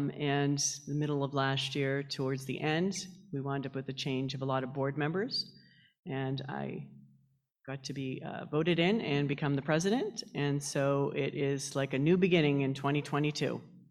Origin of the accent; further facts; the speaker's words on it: Massachusetts, United States; moved away as an adult; also born or lived in California; Born and raised in Massachusetts, and spent half my life there, and then I moved out to California